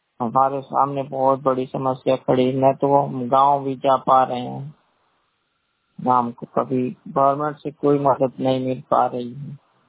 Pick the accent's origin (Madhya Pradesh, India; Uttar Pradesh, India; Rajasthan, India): Uttar Pradesh, India; मैं उत्तर प्रदेश का रहने वाला हूँ।